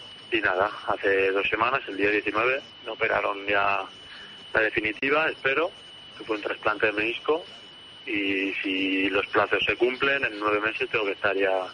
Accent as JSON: {"language": "Spanish", "town": "Palamós", "region": "Catalonia", "country": "Spain", "tie": "born or raised there", "also_born_or_lived": "Barcelona, Spain", "said": "Yo nací aquí en Barcelona, pero a los 6 años me fui a vivir a Palamós."}